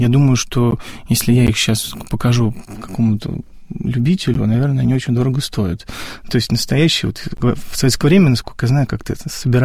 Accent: Sergiev Posad, Moscow Oblast, Russia; born there; так как я уже неоднократно рассказывал, что я родился в Сергиевом Посаде

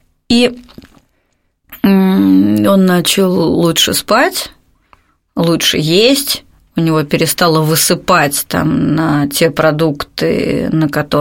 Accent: Moscow, Russia; я из Москвы.

